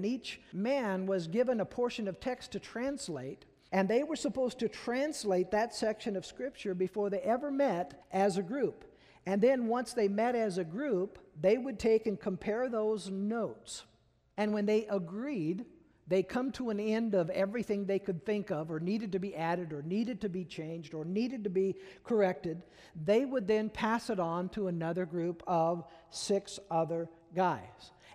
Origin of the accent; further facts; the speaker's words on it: Peoria, Illinois, United States; I'm from Peoria, what do I know? You know, I don't know Hebrew, I don't know Greek